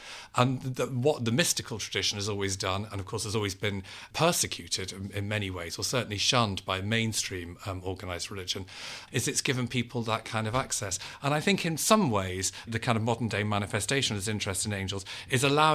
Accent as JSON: {"language": "English", "town": "Liverpool", "region": "North West England", "country": "United Kingdom", "tie": "born or raised there", "said": "I was brought up Catholic in Liverpool, which is a very Catholic place."}